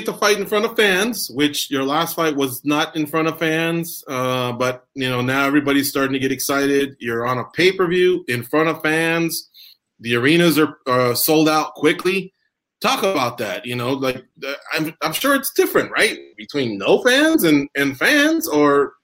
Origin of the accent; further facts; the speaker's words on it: Santa Ana, California, United States; now in Las Vegas, United States; We're in Vegas. Solid. You're in Irvine. We're originally from Santa Ana, California, a neighboring city of Irvine.